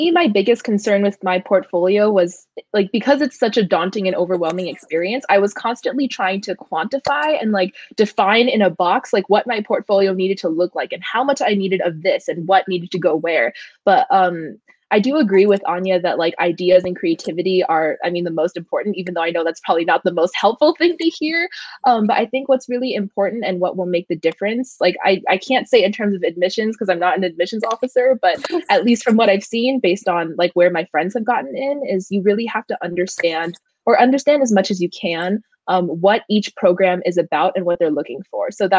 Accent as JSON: {"language": "English", "town": "Cupertino", "region": "California", "country": "United States", "said": "So I'm from Cupertino, which is like in the South Bay area."}